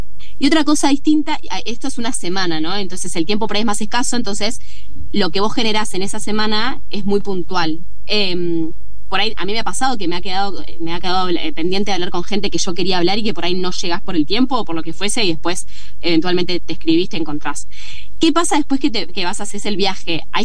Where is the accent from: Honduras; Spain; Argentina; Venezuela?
Argentina; Buenos Aires; y soy de la provincia de Buenos Aires